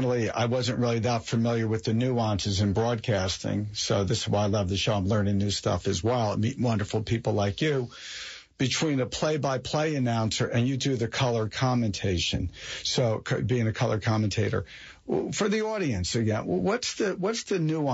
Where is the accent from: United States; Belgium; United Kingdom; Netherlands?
United States; New Jersey; So one of the things, because I grew up in New Jersey and, you know, Seton Hall basketball, Pirate, you know, I went to Syracuse, but I am Big East and, you know, way back.